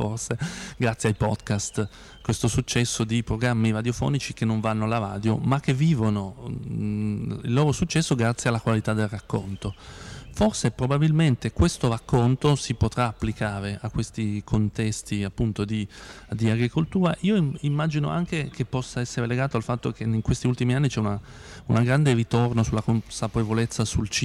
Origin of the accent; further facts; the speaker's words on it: Piedmont, Italy; io da buon piemontese che comunque frequento la campagna, io ho anche una piccola casa in campagna.